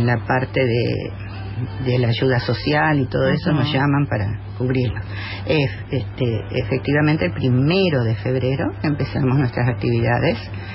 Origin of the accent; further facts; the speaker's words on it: San Francisco, Córdoba, Argentina; Y yo trabajé, vine de San Francisco de Córdoba y acá trabajé efectivamente 18 años.